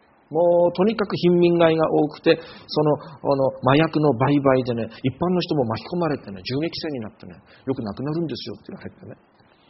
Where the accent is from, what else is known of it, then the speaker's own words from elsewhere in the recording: Yamagata, Japan; また何度もお話ししている私と同じ山形出身の ある会社をやっていた鈴木さんという方は